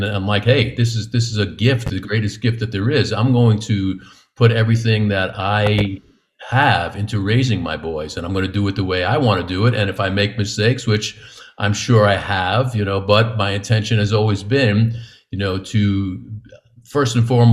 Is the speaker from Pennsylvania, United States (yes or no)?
no; New York, United States; So they guess pretty quickly that I'm from New York from my sharp wit, I'm sure is what it is.